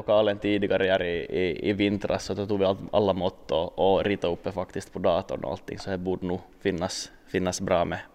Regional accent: Kronoby, Central Ostrobothnia, Finland; now in Vaasa, Finland; alltså Idas partner, och jag är hemma från Kronoby, men vi bor ju tillsammans i Vasa centrum då.

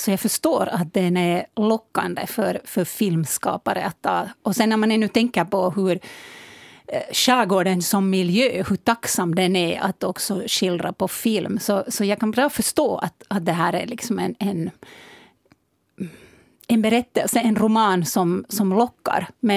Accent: Uusimaa, Finland; Och jag är ju hemma från Östra Nyland.

